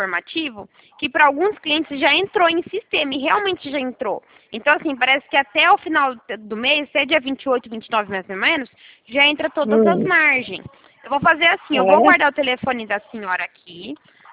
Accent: São Paulo, Brazil; Eu sou de São Paulo.

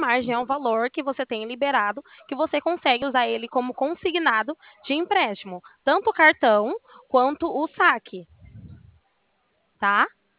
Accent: São Paulo, Brazil; Eu sou do interior de São Paulo.

